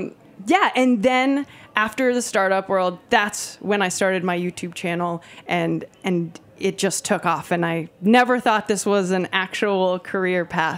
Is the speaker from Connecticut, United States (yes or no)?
no; Ohio, United States; now in New York, United States; food that had just been discovered when I moved to New York from Ohio, right?